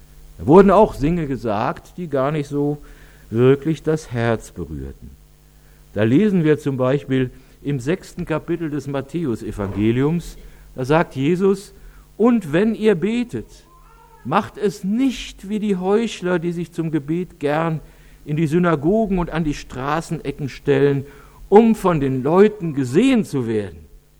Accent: Cologne, North Rhine-Westphalia, Germany; Ich habe nicht unbedingt nur solche Erinnerungen an meine Heimatstadt. Aber tatsächlich ist es wirklich oft so, dass die 86 Kölner Fädel der Ort sind, an dem sich die Menschen zu Hause fühlen.

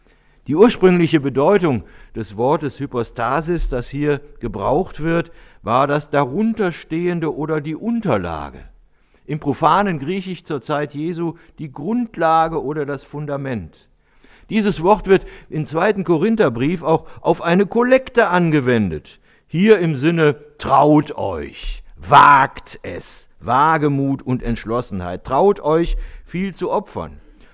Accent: Cologne, North Rhine-Westphalia, Germany; Ich bin Kölner. Ich bin da zwar nicht geboren, aber ich bin da aufgewachsen.

